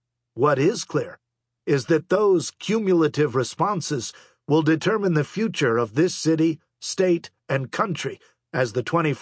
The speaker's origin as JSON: {"language": "English", "region": "New York", "country": "United States", "tie": "born or raised there", "also_born_or_lived": "São Paulo / Geneva / Paris", "lives_now": "Houston, United States", "said": "I grew up near New York City, the youngest of three children, and I was raised as a Quaker"}